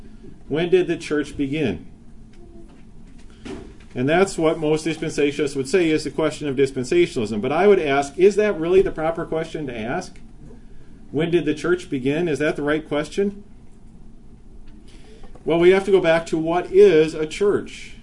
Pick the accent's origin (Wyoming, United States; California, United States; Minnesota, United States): Minnesota, United States; Just like I'd be designated as being a Minnesotan.